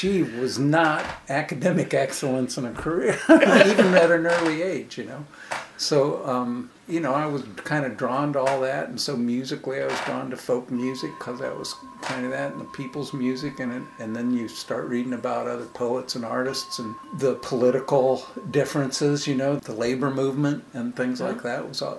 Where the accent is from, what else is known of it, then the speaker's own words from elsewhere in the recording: Dayton, Ohio, United States; No, I'm from Dayton, Ohio.